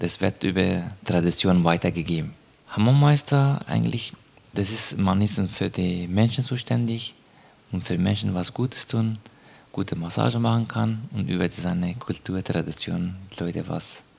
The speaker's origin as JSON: {"language": "German", "country": "Turkey", "second_language": "German", "moved": "yes", "lives_now": "Germany", "said": "ich komme aus der Türkei, ich bin seit 2005 in Deutschland und ich bin als Hammammeister in Therme eingestellt. Ich bin in der Nähe syrischer Grenze geboren."}